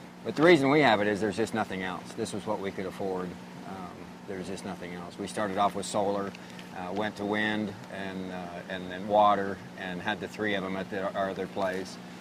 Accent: Paonia, Colorado, United States; born there; Well, I have lived here about 30 years. I was born here in Paonia.

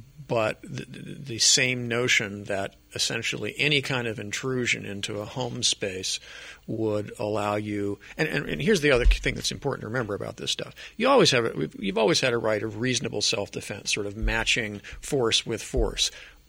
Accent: Colorado, United States; I'm originally from Colorado, and back when I lived in Colorado, and I was I was a deputy district attorney back in Colorado back in the day.

